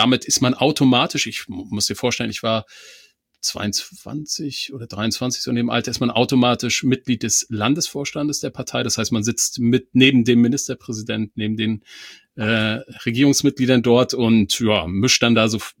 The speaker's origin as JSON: {"language": "German", "region": "East Germany", "country": "Germany", "said": "ich komme aus dem Osten"}